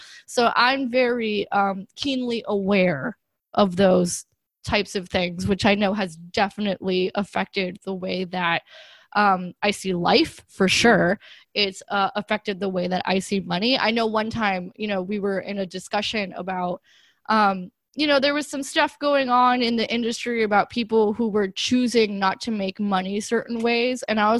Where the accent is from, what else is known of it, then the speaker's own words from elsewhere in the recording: Miami, Florida, United States; my parents are immigrants and I grew up in Miami where, you know, we're all mostly people of color.